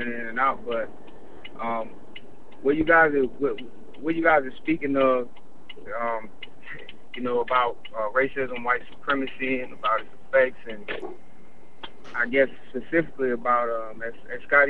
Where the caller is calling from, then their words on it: Florida, United States; I'm calling from the South Florida area.